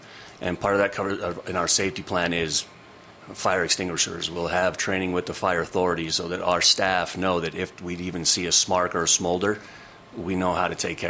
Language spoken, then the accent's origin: English; Leadville, Colorado, United States; Some of my, growing up in Leadville, hunter safety, you learn at a very early age.